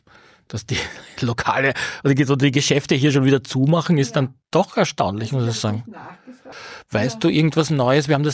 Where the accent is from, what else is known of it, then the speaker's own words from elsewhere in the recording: Vienna, Austria; born there; ich als zwar lange hier lebend, aber doch gebürtiger Favorit, ne?